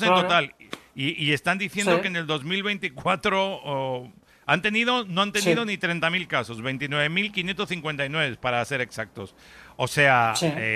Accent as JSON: {"language": "Spanish", "region": "Basque Country", "country": "Spain", "said": "soy de Euskadi, pero japonés."}